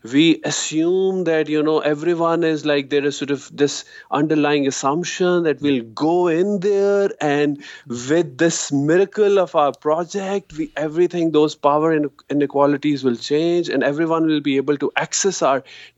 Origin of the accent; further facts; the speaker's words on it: Muzaffarabad, Azad Kashmir, Pakistan; So I originally hail from the Azad Jammu and Kashmir. I was born and raised in Muzaffarabad.